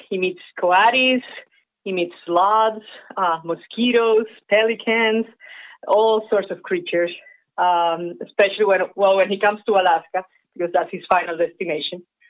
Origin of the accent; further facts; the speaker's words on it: Venezuela; now in United States; I'm from Venezuela, so it was a long trip.